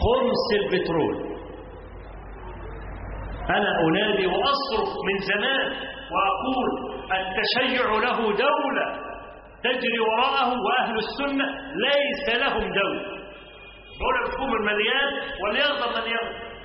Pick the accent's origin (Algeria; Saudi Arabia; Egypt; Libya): Egypt; فكلامي مش لاني انا مصري، لا، مصر دي قصه مختلفه خالص.